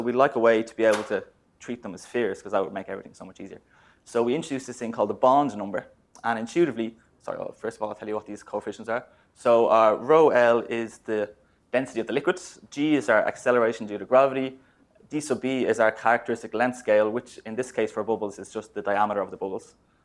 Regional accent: Ireland; for those of you who don't know me yet. And as I'm Irish

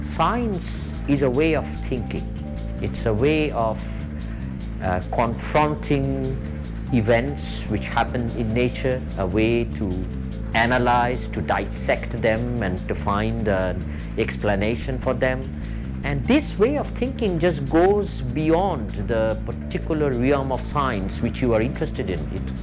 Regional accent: India; I grew up in India, and the sort of the high school structure over there is it's a lot more structured than what it is in North America.

